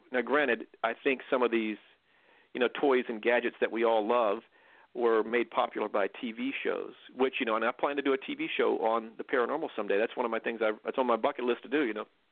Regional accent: Texas, United States; started off in Texas, little kid growing up in Texas, and somehow I got the bug for radio

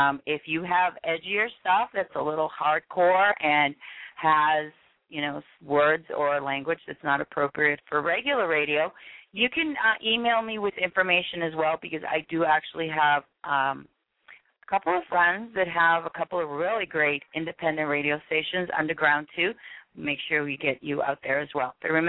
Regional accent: East Coast, United States; And I'm from the East Coast

